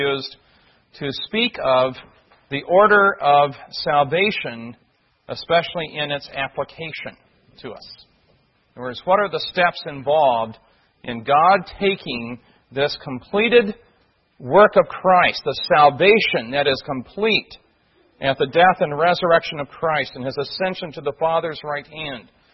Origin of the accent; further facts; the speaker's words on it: Midwest, United States; at least in the part of the country I grew up in the Midwest today